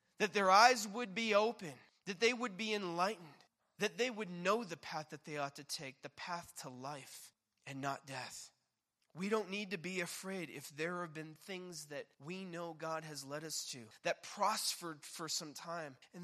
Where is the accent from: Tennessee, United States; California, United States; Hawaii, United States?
Hawaii, United States; Years back, I came from Hawaii, and Hawaii has a deep, deep, deep, deep history spiritually of Christianity